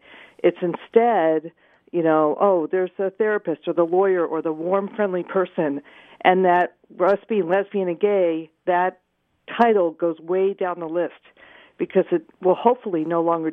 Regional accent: Washington, United States; We're actually from Thurston County, and Thurston County is the one who's doing it at midnight tonight.

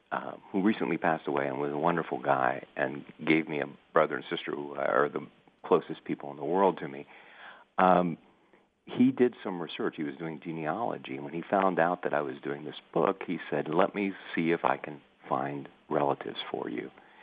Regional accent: Miami, Florida, United States; a family that I grew up near in Miami. We lived there from 57 to 67.

